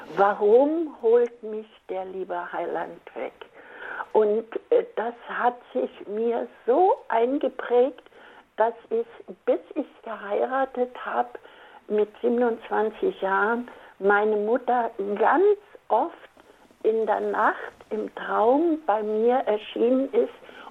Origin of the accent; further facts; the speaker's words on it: Silesian Voivodeship, Poland; Ich komme aus Schlesien. Ich bin eine uralte Frau, nämlich 90 Jahre.